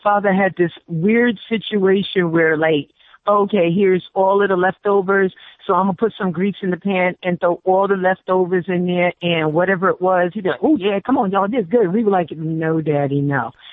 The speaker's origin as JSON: {"language": "English", "town": "Elmsford", "region": "New York", "country": "United States", "tie": "born or raised there", "also_born_or_lived": "Staten Island", "said": "But when I was adopted, I was brought to Westchester. A silver spoon was shoved violently into my mouth, and I was raised in Elmsford, New York."}